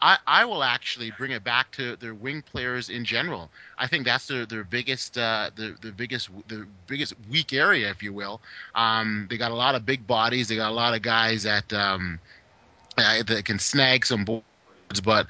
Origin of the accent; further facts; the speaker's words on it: Toronto, Ontario, Canada; my hometown Toronto Raptors